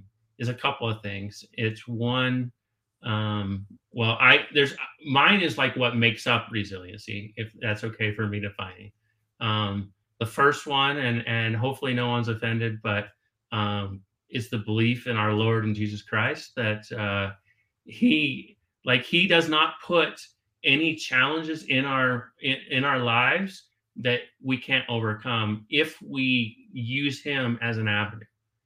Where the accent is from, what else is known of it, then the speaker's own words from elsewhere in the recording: Ohio, United States; born there; I was born on Wright-Patterson Air Force Base in Ohio. You know, we moved around quite a bit with my dad being in the military.